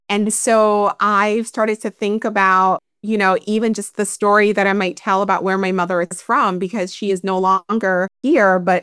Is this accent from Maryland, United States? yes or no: yes; Maryland, United States; now in Oregon, United States; I grew up in Maryland, went to school up and down the East Coast, moved to the West Coast, and I'm now living in Oregon.